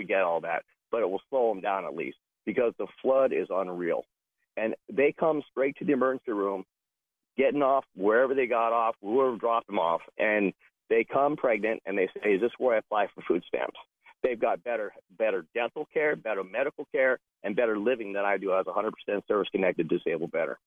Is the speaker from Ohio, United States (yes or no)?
no; New York, United States; born there; I can say that I was born in New York.